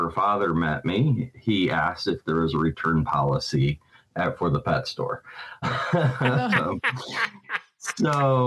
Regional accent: Springfield, Illinois, United States; So I grew up in Springfield, Illinois. So smaller metropolitan area, but I wasn't raised on a farm.

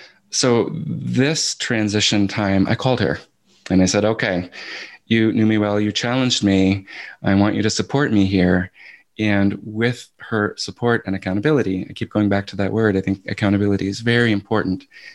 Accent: Providence, Rhode Island, United States; I think of my teachers from high school in Providence. I grew up in Rhode Island

